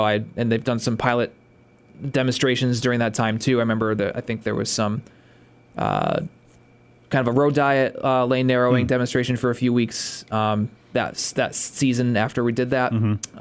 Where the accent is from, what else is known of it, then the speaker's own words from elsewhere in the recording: United States; I grew up over there near Egremont School. Like, I would go down Elm Street every day.